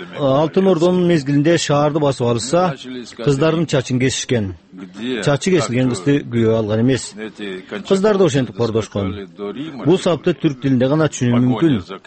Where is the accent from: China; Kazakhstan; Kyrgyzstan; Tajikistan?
Kazakhstan; Мен казакмын, орусча жазам.